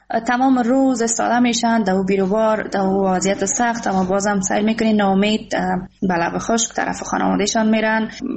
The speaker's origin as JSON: {"language": "Persian", "country": "Afghanistan", "said": "افتخار میکنم واقعا که من یک افغان هستم"}